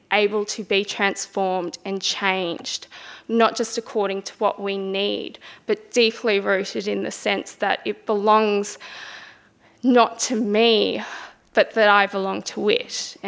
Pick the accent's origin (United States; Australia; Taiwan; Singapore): Australia; now in Melbourne, Australia; I grew up in Townsville in Adelaide and spent nearly 10 years living in the inner city here in Melbourne